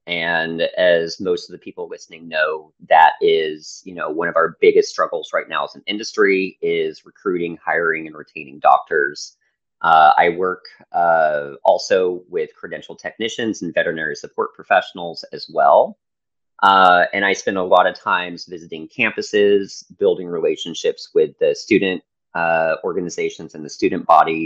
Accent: Texas, United States; At the time, growing up in Texas, I was not someone who went to tech school

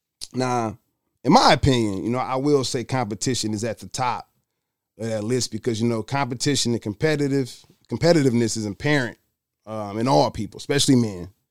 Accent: Detroit, Michigan, United States; You know, I'm from Detroit. I'm from the real Detroit. Like, I went to Detroit Public Schools. You know, I rode the D-Dot bus, A Coney Island.

